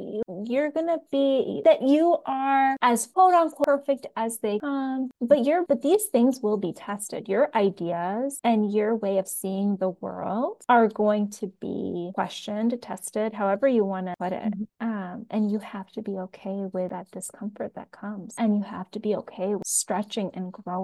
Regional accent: United States; I think oftentimes just as a Pakistani American who has a father who is very much so a perfectionist

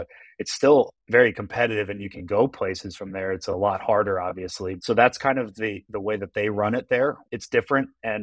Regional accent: New Jersey, United States; born there; I was born in New Jersey, actually.

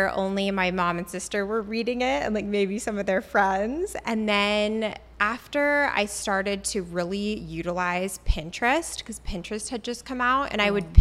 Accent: Arizona, United States; now in New York City, United States; I went to Arizona State University. I grew up in Arizona, really big school.

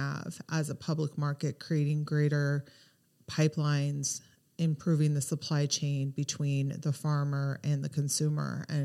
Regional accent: Silverton, Oregon, United States; I grew up in Silverton, Oregon.

